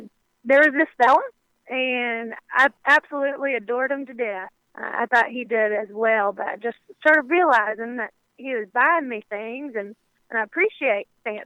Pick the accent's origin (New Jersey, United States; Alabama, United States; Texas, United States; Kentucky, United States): Alabama, United States; Millbrook; Well, I'm from Alabama, a little town called Millbrook, and I love that area.